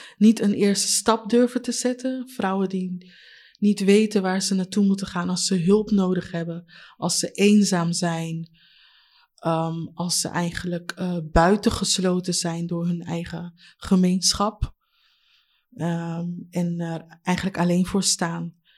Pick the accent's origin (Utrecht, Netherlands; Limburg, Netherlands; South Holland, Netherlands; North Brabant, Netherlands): South Holland, Netherlands; Leiden; Ik ben geboren hier in Leiden.